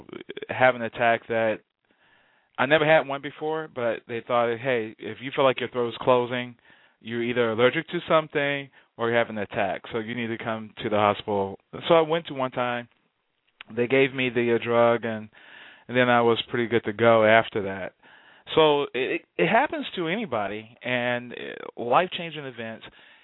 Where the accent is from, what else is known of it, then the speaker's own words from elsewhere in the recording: Houston, Texas, United States; just from a personal experience, I was raised in Houston.